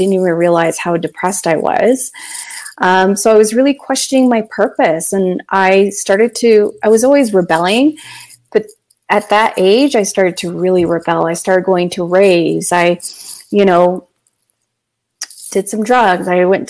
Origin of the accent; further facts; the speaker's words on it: Canada; born there; I was born in Canada.